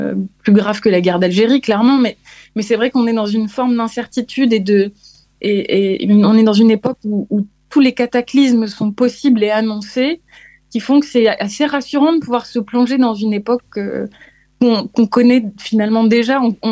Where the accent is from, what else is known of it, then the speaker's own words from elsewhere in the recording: Nice, Provence-Alpes-Côte d'Azur, France; moved away as an adult; now in Paris, France; je suis profondément citadine. J'ai grandi à Nice, qui est quand même une vraie ville, et après j'ai émigré à Paris, où maintenant j'habite depuis un long moment